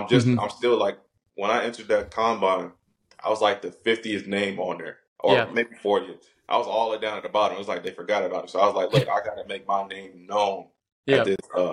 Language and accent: English; United States; I came in as American and I left as a Canadian, basically.